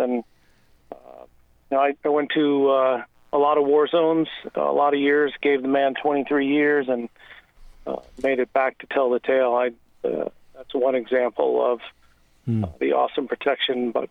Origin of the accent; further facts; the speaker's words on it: Midwest, United States; So I grew up in the Midwest, and thankfully my parents had a great devotion to the Sacred Heart.